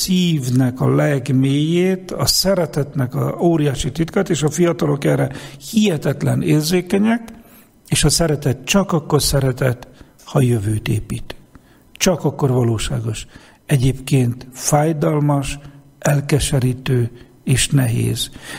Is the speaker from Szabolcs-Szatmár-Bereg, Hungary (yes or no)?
yes; Geszteréd, Szabolcs-Szatmár-Bereg, Hungary; a család, az otthon nekem, a szülőfalum, Geszteréd, az én családom, a szüleim